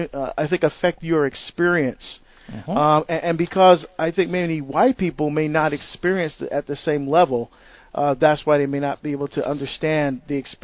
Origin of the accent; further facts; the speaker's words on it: Hillside, New Jersey, United States; I grew up in New Jersey in Hillside, right next to Newark, and I went to a parish that was predominantly white.